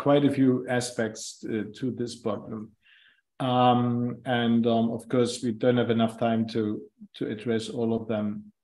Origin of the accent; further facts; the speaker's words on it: Germany; also born or lived in England / New York City / Poland; now in Mauritius; I'm originally from Germany, been around in the world quite a bit. I used to live in England for a while, and in New York City for 3 years. Later moved back to Germany and then to Poland and Europe.